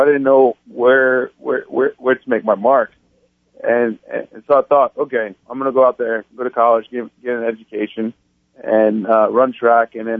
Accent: France; also born or lived in Palatine, Illinois; now in United States; So I grew up in France, and then my dad's right. from Indiana. And then I actually grew up in, when we moved to the United States, I was in Palatine, Illinois.

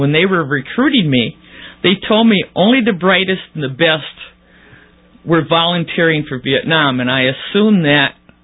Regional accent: Detroit, Michigan, United States; I'm from Michigan. Really? What part? The suburbs in Detroit.

